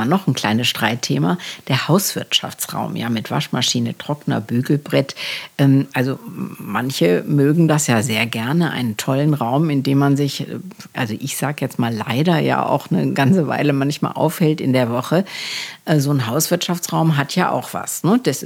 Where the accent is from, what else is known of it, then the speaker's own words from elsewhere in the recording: Gelsenkirchen, North Rhine-Westphalia, Germany; Ich bin in einem Reihenhaus in Gelsenkirchen groß geworden